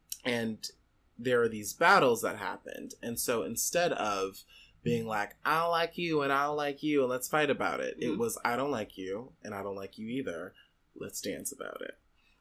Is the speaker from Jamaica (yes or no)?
yes; Jamaica; Like, I want to represent the heritage that I've grown up to know and love, even if it, you know, being Jamaican, even if that necessarily doesn't agree with me